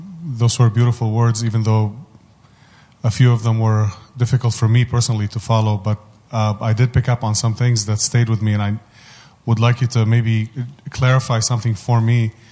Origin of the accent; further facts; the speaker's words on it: Dallas, Texas, United States; from Dallas, Texas.